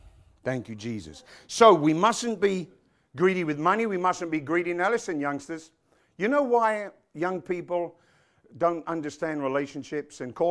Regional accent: United Kingdom; born there; I was born in Great Britain, the only country in the world I've ever heard with such audacity.

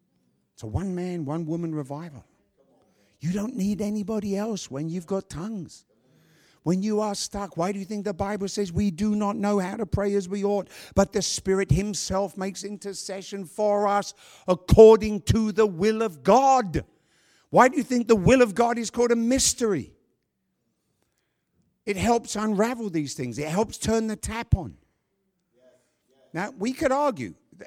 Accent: London, United Kingdom; I'm from London, England.

